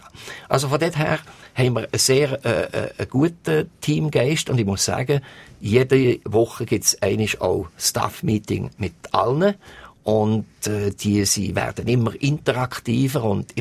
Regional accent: Switzerland; als Schweizer

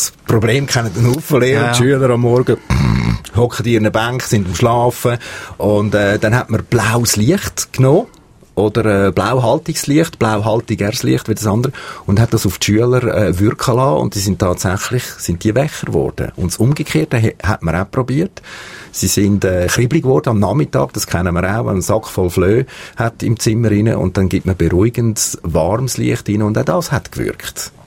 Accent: Switzerland; Bei uns in der Schweiz erlebt man es extrem.

